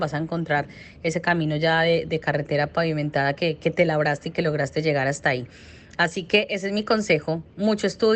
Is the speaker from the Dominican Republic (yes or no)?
no; Manizales, Caldas, Colombia; como diríamos en mi tierra en Manizales, pues somos muy berraquitas para salir adelante.